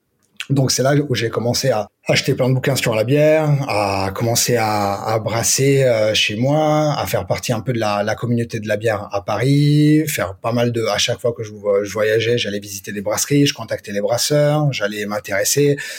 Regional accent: Milan, Lombardy, Italy; J'ai grandi en Italie, à Milan

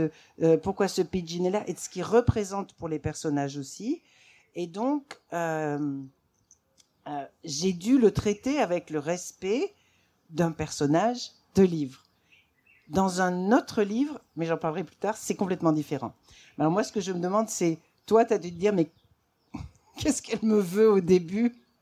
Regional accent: Auvergne-Rhône-Alpes, France; parce que moi, je suis une Auvergnate, finalement.

